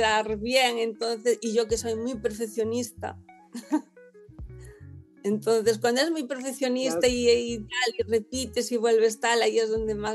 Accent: Noia, Galicia, Spain; tengo puesto que soy de Noia

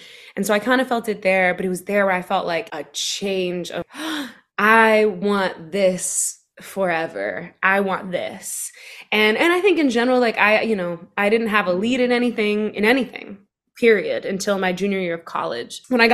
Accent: Seattle, Washington, United States; also born or lived in Missoula, Montana; I grew up in Seattle. Well, I kind of grew up all over. That's a longer winded question. But Seattle was home for the longest.

